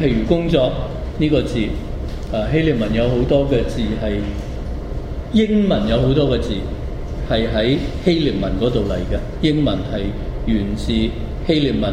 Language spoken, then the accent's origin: Cantonese; China; 我哋中國人，我哋咪就係咁樣咁一解就通。